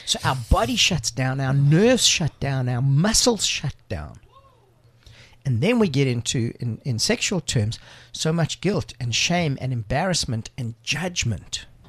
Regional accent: Johannesburg, Gauteng, South Africa; So, you know, I grew up in the Jewish community in Joburg, which is a reasonably conservative community, there are certain expectations of how you will live your life.

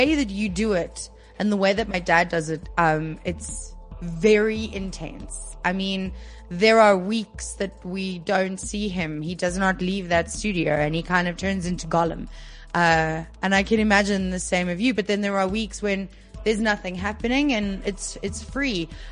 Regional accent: Gauteng, South Africa; So growing up on the East Rand, I've grown up between Vosloorus and Brakpan suburbs and not suburbs.

